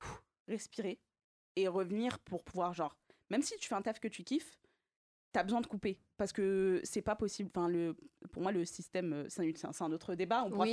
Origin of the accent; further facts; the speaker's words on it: Morocco; Moi, je suis marocaine. Je suis du sud du Maroc.